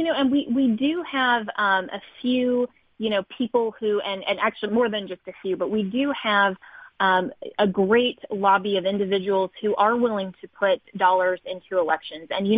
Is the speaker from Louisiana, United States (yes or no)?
no; Colorado, United States; That started in my home state of Colorado with a baker who had no idea that that was going to end up being his legacy.